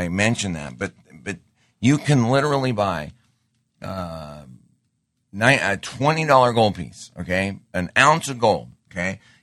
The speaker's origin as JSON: {"language": "English", "town": "Great Falls", "region": "Montana", "country": "United States", "tie": "born or raised there", "said": "My hometown in Great Falls, Montana, doesn't even have a coin dealer anymore."}